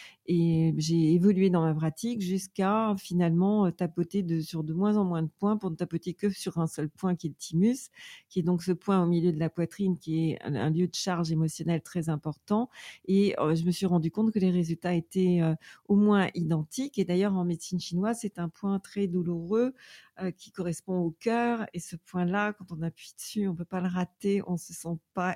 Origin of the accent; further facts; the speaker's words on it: eastern France, France; born there; Donc en fait je suis née dans une famille dans l'est de la France, d'un père d'origine russe et d'une mère d'origine polonaise, gitane polonaise.